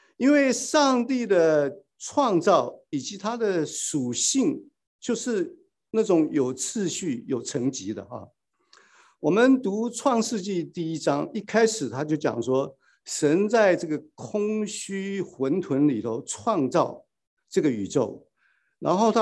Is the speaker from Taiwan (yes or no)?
yes; Taiwan; 我们台湾人话叫阿嬷